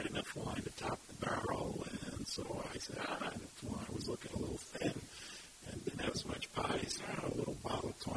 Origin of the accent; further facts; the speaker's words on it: Hawthorne, New Jersey, United States; also born or lived in Paterson; now in California, United States; Born in Paterson, New Jersey, and then went to Hawthorne, which is a suburb, in the fifth grade, and through Hawthorne High School.